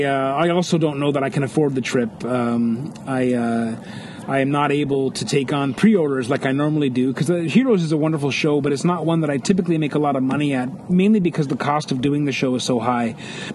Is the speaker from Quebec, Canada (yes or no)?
no; St. Catharines, Ontario, Canada; It's kind of my hometown show because I grew up in St. Catharines nearby.